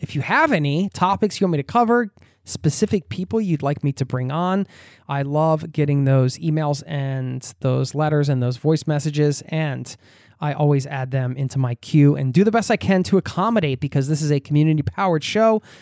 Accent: United States; now in Norway; And you can't get Cheez-Its here in Norway, like the legit Cheez-Its. Yeah, I'm not above some good old-fashioned American junk food, you know?

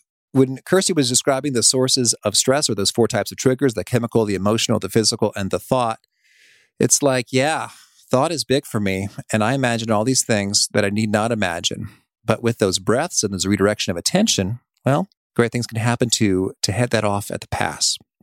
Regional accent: Danville, Illinois, United States; because Chicago was near me and growing up in Danville, Illinois.

